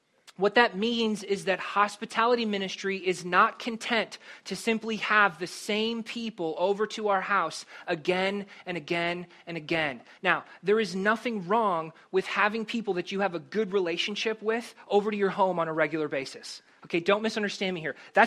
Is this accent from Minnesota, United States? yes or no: yes; Milroy, Minnesota, United States; I grew up in Minnesota, and when I was a kid, this happened.